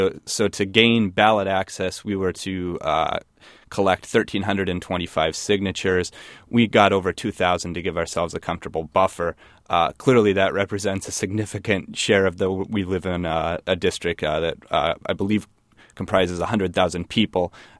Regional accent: Minnesota, United States; also born or lived in Iowa; now in Champaign, United States; I was born in Iowa and raised in Minnesota and came to Champaign, Illinois about 6 years ago now to study history as a graduate student.

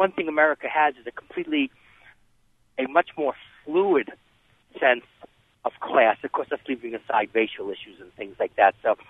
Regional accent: United States; And now, I'm an American, but I've lived in England for over a year.

